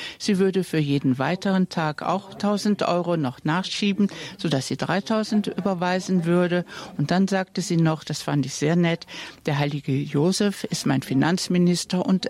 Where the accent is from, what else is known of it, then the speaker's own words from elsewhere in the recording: North Rhine-Westphalia, Germany; ich komme aus der Nähe von Aachen